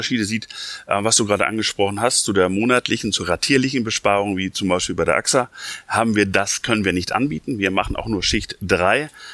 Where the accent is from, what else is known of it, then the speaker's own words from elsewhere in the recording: Schleswig-Holstein, Germany; Ich komme aus Nordfriesland und da duzt man sich eigentlich quer durch die Runde.